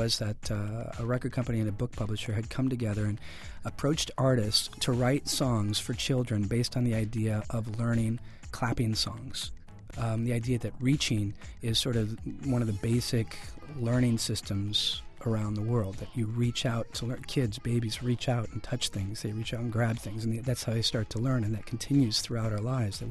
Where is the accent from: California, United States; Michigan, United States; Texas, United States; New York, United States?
California, United States; Los Angeles; when they find out that I'm from Los Angeles or the United States and I'm excited about their native music